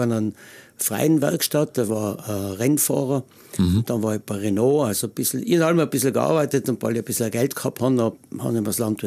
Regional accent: Trentino-Alto Adige, Italy; also born or lived in Styria, Austria; nachher bin ich natürlich stolz, dass ich ein Ultner bin. Mhm. Weil ich bin ja interessanterweise in der Steiermark geboren.

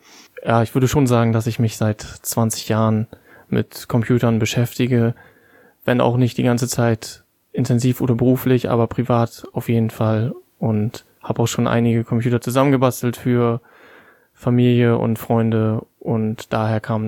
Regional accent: Bremerhaven, Bremen, Germany; Und somit habe ich mich dann entschlossen, wieder zurück in meine Heimat zu gehen und an der Hochschule Bremerhaven mein Informatikstudium fortzusetzen.

